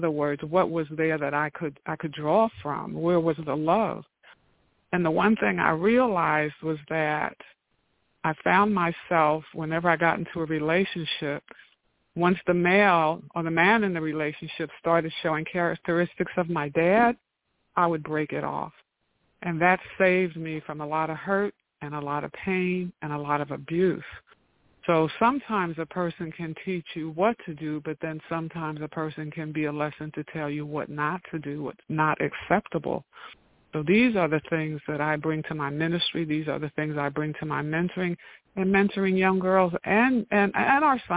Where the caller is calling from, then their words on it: Atlanta, Georgia, United States; Good morning. … I'm calling from Atlanta.